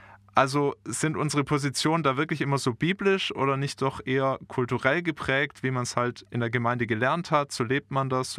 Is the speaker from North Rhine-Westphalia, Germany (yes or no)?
no; Bavaria, Germany; Und bei uns in Bayern ist es genau umgekehrt.